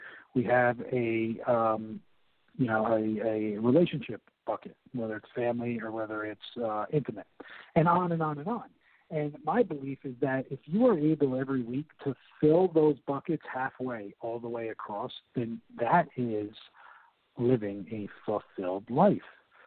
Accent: New Jersey, United States; accent: New Jersey; If you prefer to listen to my New Jersey accent for 4 hours.

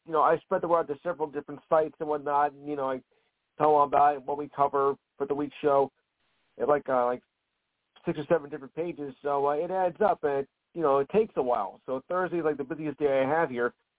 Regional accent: New Jersey, United States; Well, I'm from Jersey anyway, so close enough.

